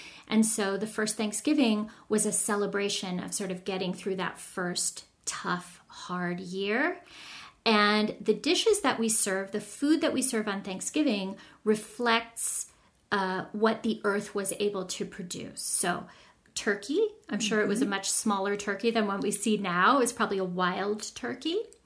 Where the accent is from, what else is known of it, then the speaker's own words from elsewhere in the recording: Indiana, United States; moved away as an adult; now in Spain; I'm an American. I grew up in Indiana.